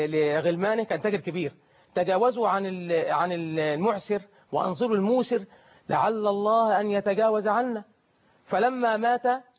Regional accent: Egypt; موجود موجود هذا الاهمال في عندنا في مصر.

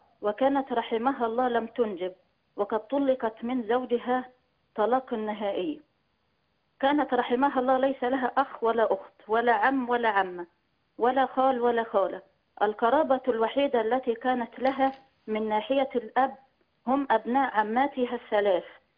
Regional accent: Egypt; أنا من مصر

